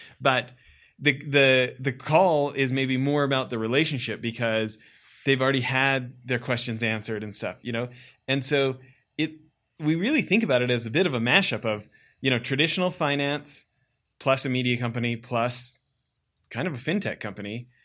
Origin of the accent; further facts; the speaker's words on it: Western Canada, Canada; Growing up in Western Canada, by the way